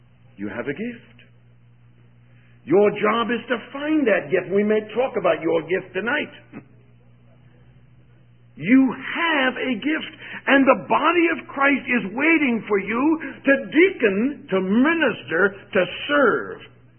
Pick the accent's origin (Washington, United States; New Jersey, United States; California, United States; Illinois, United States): Illinois, United States; Chicago; I was from Chicago.